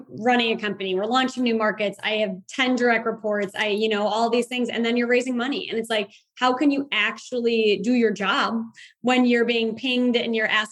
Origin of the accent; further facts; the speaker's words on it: Chicago, Illinois, United States; And I feel so thankful that, you know, when I grew up in Chicago, you know, I have a very, you know, blessed life, but I do, you know, I have a thick Midwest skin, I think.